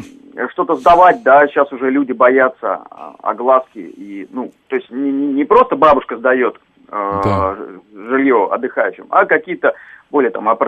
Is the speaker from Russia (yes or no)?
no; Feodosia, Crimea, Ukraine; Я из Феодосии. Ну, я работаю в Москве, и Феодосия у меня здесь.